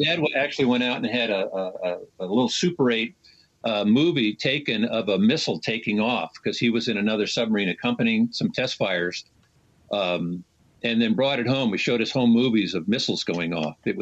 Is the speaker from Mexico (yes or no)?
no; Malta; born there; I was raised in the Navy. So I was actually born in the island of Malta.